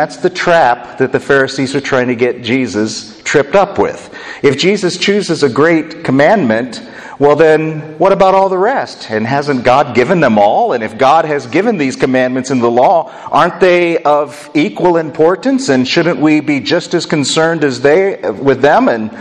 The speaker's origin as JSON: {"language": "English", "town": "Indianapolis", "region": "Indiana", "country": "United States", "said": "I love Peyton Manning, but I'm biased. I'm from Indianapolis."}